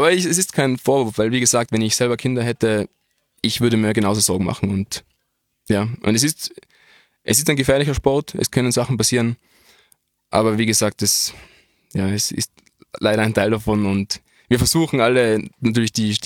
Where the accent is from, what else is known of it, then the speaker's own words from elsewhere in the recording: Innsbruck, Tyrol, Austria; als Innsbrucker, ein großer Moment, in der Dogana zu kämpfen